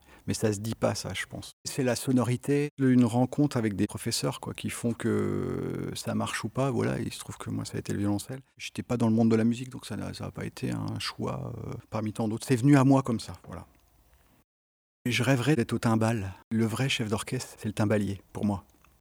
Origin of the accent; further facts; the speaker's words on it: Angers, Pays de la Loire, France; Je suis originaire d'Angers